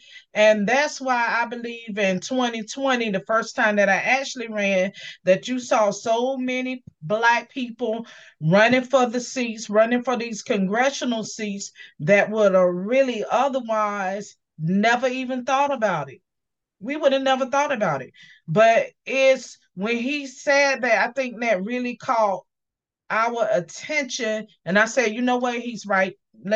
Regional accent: the Carolinas, United States; now in Miami, United States; Well, originally, I'm from the Carolinas. I moved to Miami many years ago, and I began following my heart, my passion.

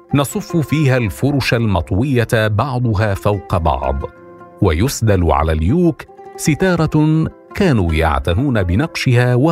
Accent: Damascus, Damascus Governorate, Syria; نشأت في دمشق، وفي دمشق عرفت رمضان وأحببت رمضان

